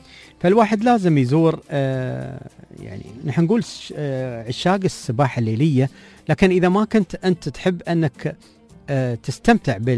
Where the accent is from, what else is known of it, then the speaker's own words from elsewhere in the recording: Dubai, United Arab Emirates; الأماكن اللي موجودة عندنا في دبي